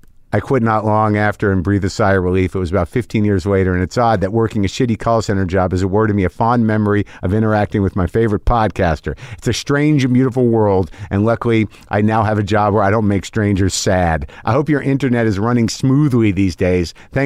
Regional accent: Sudbury, Ontario, Canada; I'm from Canada, specifically a small town called Sudbury.

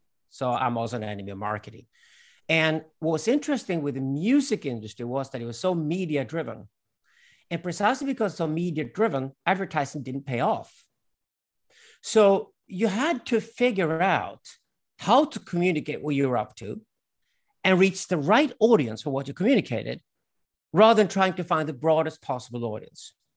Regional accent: Sweden; And we grew up in Sweden with a Swedish mother. Her parents or her family had been missionaries in Africa, and my father had roots in Africa.

